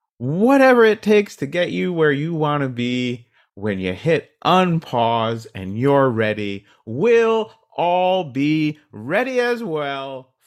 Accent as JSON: {"language": "English", "region": "New Jersey", "country": "United States", "tie": "born or raised there", "also_born_or_lived": "New York / California", "said": "I grew up in New Jersey, the Garden State"}